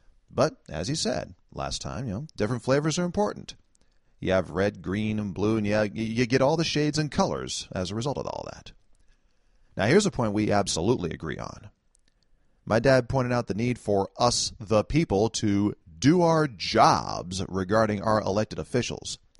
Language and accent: English; San Francisco, California, United States; based largely in San Francisco. Hey, my hometown.